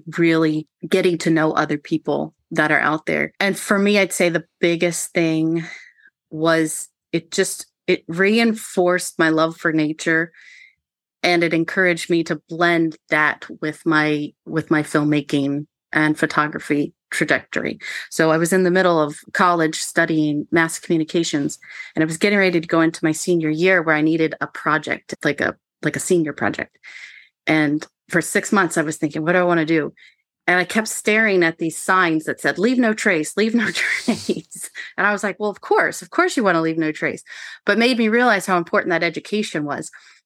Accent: Maryland, United States; I grew up on the Maryland side of the Potomac River. So walking distance from Harpers Ferry.

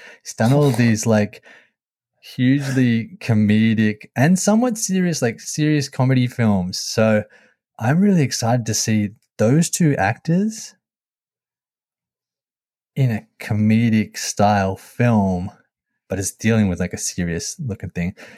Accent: Australia; I'm an Australian

